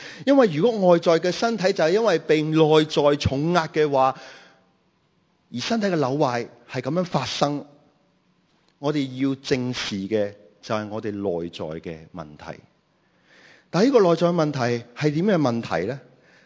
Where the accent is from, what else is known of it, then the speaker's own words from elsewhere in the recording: Hong Kong; 其实对我们香港人来讲呢是难的